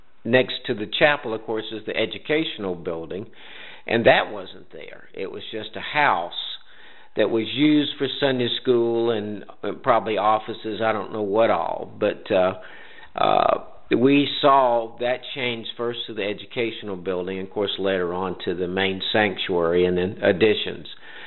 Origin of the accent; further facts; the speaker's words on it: Roswell, Georgia, United States; also born or lived in Louisville; I came as a baby. I was born in Louisville when Dad was in seminary. And his church, he got an opportunity, was asked to come to Roswell First Baptist. So we moved to 864 Mimosa Boulevard